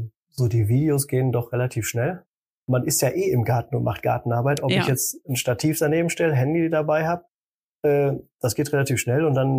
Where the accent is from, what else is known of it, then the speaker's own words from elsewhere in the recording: North Rhine-Westphalia, Germany; ich komme ja aus dem Ruhrpott